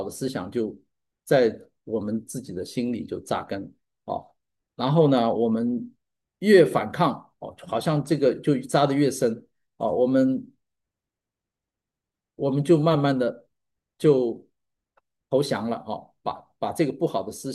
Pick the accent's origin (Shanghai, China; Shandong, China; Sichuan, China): Shanghai, China; born there; 因为我是上海出生的哈